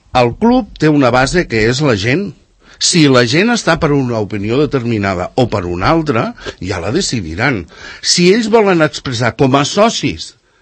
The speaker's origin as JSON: {"language": "Catalan", "region": "Catalonia", "country": "Spain", "said": "som catalans"}